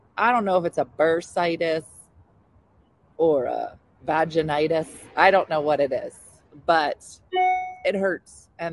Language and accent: English; New Jersey, United States; In Jersey. I'm from Jersey.